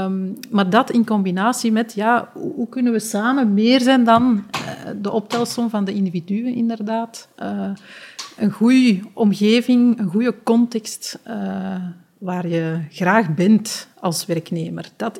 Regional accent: Belgium; is dat wij als Belg, maar dat is mijn persoonlijk gevoel, nogal loyaal zijn

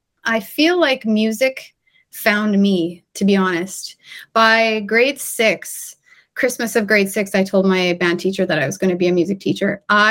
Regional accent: Saskatoon, Saskatchewan, Canada; Saskatoon.

